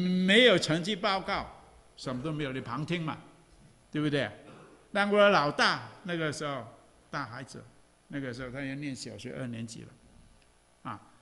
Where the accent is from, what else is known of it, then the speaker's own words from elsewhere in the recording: Hong Kong; born there; 那我是港澳同胞，我是香港出生的啊